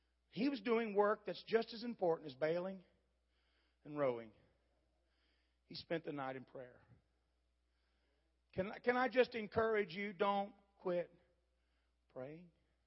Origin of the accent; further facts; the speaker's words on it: Dayton, Ohio, United States; Our guys at home, I'm from Dayton, Ohio.